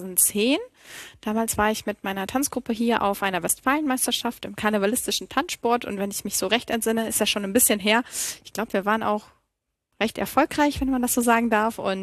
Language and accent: German; North Rhine-Westphalia, Germany; Ich komme aus einem kleinen Ort im Kreis Gütersloh und bin da sehr ländlich aufgewachsen, aber auch unmittelbar in der Nähe von der Ems.